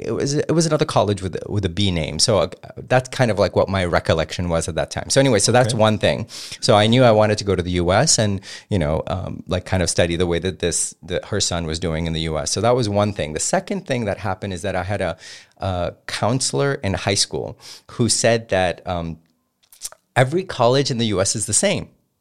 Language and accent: English; Karachi, Sindh, Pakistan; also born or lived in Mauritius / France; I was born in Mauritius. I was in Pakistan for a little bit. Then I moved to France at age 6 to 12. And then at 12, I came back to Pakistan. And I was in Karachi and I was in high school there.